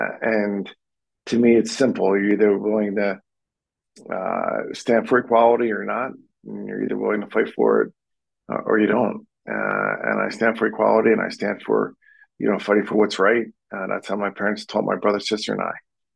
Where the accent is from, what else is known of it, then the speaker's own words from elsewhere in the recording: Pennsylvania, United States; I'm from Bucks County, Pennsylvania.